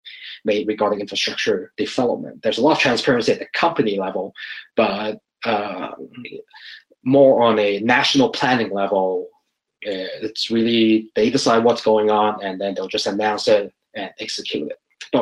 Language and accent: English; New Territories, Hong Kong; Growing up in Hong Kong and seeing the place transform from the paddy fields in new territories, and in the span of 20 years, we have industrial buildings pop up, and 20 years after that, it's become the world's financial center.